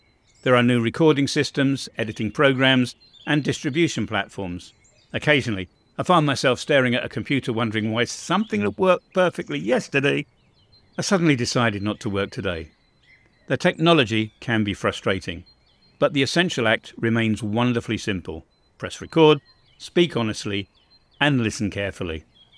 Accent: United Kingdom; now in Bosnia and Herzegovina; I'm British, but I have lived in Bosnia for a long time.

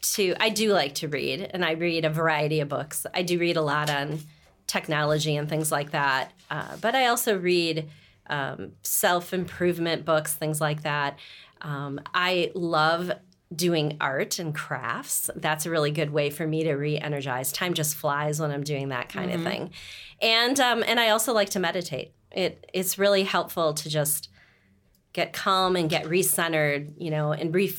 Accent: Milwaukee, Wisconsin, United States; also born or lived in New Jersey / Jacksonville / Singapore; So I'm from Milwaukee originally.

